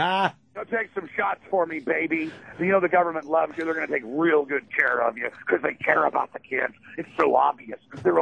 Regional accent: Dallas, Texas, United States; I grew up in Dallas, Texas with my family. Let me just say something. I grew up in Dallas, Texas with my family

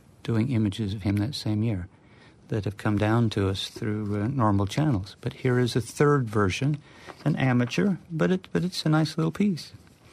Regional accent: Farmington, Utah, United States; I got into the university, I was interested in the community itself and did a thesis on Farmington, my hometown.

